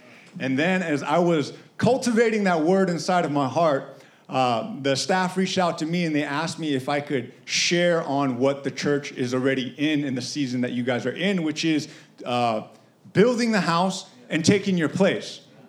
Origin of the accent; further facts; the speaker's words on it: United States; born there; as a Korean American, I think about my identity and knowing that I was born in the United States as American, but being culturally Korean